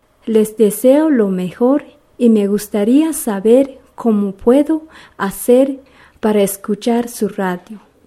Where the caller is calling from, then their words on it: Argentina; de Argentina y estoy de acuerdo